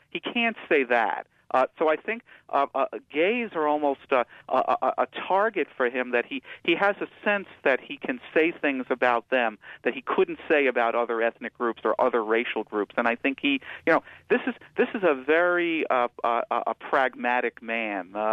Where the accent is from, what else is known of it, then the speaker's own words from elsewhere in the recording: New York, United States; I'm old enough to go back to the 1970s, and growing up in New York